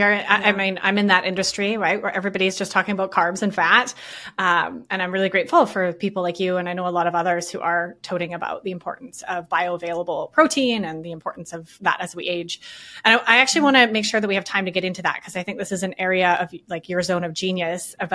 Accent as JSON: {"language": "English", "country": "Canada", "said": "I got, as the Canadian here, I got to also throw in vitamin D."}